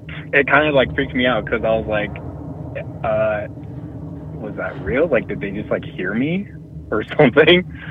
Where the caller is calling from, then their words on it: Wyoming, United States; from Wyoming.